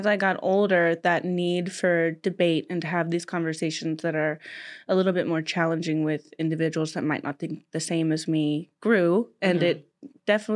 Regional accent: Tennessee, United States; I was raised, my parents are still together. I was raised in Tennessee in a very Southern household.

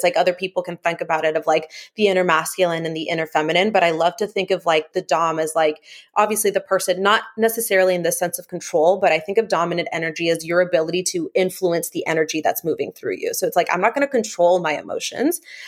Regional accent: Dallas, Texas, United States; moved away as an adult; now in Miami, United States; I'm a Texas girl, Dallas, Texas, born and raised. Moved to Miami, Florida about a year ago.

